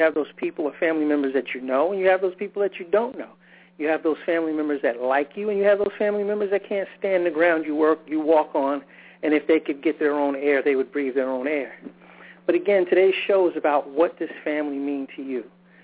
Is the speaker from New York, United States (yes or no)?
yes; New York, United States; I'm originally from New York